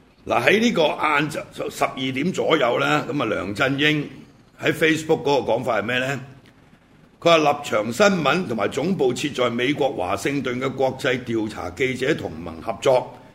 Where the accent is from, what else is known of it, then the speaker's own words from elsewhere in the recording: Hong Kong; 咁我哋香港人比較關心嘅就係兩個前特首係嘛？